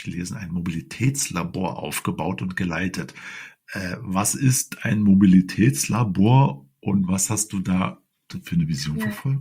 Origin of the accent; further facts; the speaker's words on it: Rosenheim, Bavaria, Germany; Ich komme ja aus Rosenheim, wie der ein oder andere unschwer ja jetzt erkennen kann. Hört man ja auch an meiner Sprache.